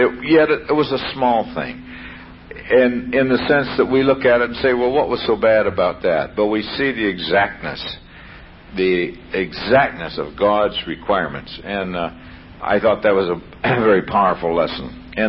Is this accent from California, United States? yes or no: yes; Fresno, California, United States; from Fresno.